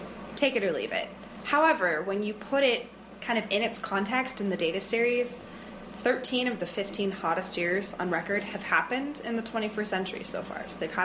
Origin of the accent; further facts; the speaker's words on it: Washington, United States; I'm from the Puget Sound, and there we have a really robust oyster farming.